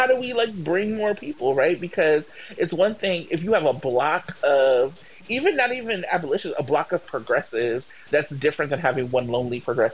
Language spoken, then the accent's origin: English; Wisconsin, United States; now in Oakland, United States; You know, for me, growing up in Wisconsin, we would have elections the way we had.